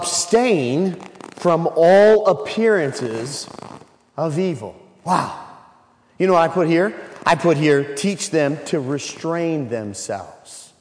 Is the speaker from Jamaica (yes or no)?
no; Illinois, United States; And so my wife's from Ohio, and since I'm from Illinois, University of Illinois has never been anything